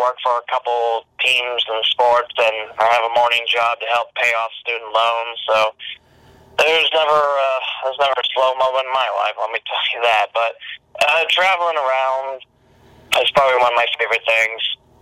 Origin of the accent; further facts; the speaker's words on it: West Alexandria, Ohio, United States; My hometown is actually West Alexandria. It's a not a suburb, but it's a little country town about 30 minutes west of Dayton.